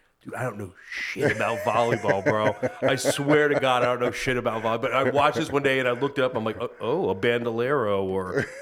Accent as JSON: {"language": "English", "town": "Tampa", "region": "Florida", "country": "United States", "tie": "born or raised there", "also_born_or_lived": "New York, United States", "said": "We have something, because I grew up in Tampa. I was born in New York, but grew up in Tampa."}